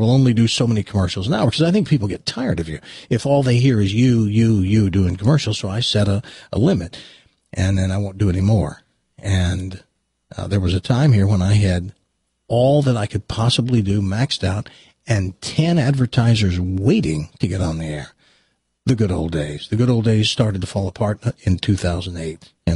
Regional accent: Humboldt, Tennessee, United States; born there; I was born in Humboldt, Tennessee. Google doesn't even know where Humboldt is.

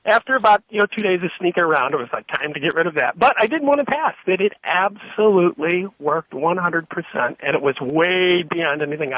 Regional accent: Maplewood, United States; when I was a kid, I grew up near Maplewood, and I was, even then I was somewhat of a foodie.

